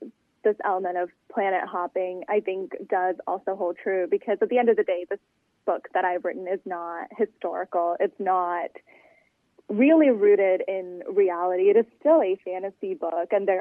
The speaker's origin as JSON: {"language": "English", "region": "California", "country": "United States", "tie": "born or raised there", "said": "I was really aware of the fact that I'm Indian American. And, you know, I've spent most of my life in California, which is where I grew up."}